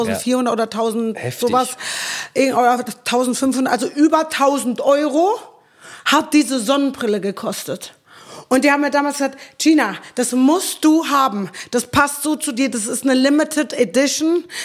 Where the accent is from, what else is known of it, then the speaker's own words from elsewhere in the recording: Rödermark, Hesse, Germany; Wenn wir dann so in meine Hut fahren, dann nach Rödermark